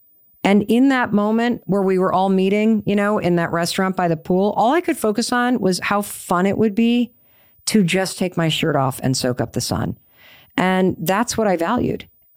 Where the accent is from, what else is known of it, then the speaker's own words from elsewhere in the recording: Northeast, United States; You know, we're all from the Northeast. I am so pale, I'm translucent